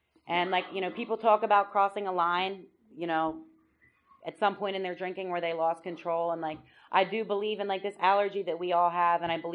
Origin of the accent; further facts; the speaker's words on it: New Jersey, United States; Like I said, I grew up in South Jersey.